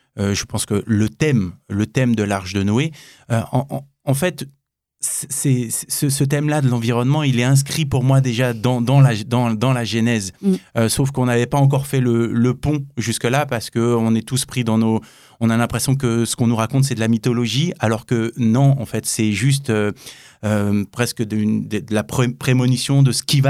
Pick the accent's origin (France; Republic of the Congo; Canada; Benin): France; born there; Alors moi, j'ai les deux pieds en France. Je suis français, je suis né en France.